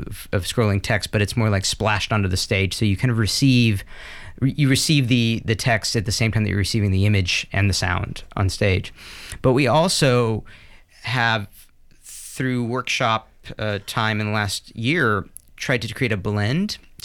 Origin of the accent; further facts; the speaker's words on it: Miami, Florida, United States; born there; Certainly speaking for myself, but I was born in Miami to parents that came over as kids with my grandparents